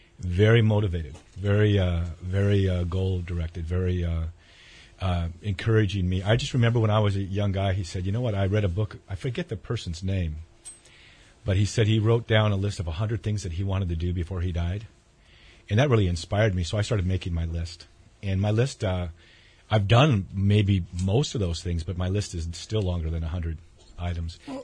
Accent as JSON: {"language": "English", "town": "Santa Cruz", "region": "California", "country": "United States", "tie": "born or raised there", "said": "I was raised in Santa Cruz, California. Cold water."}